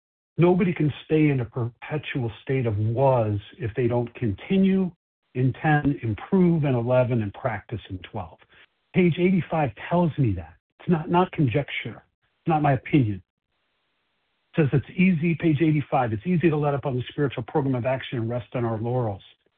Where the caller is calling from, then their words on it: Chicago, Illinois, United States; I'm calling from Chicago, and I will be the host for the presentation today.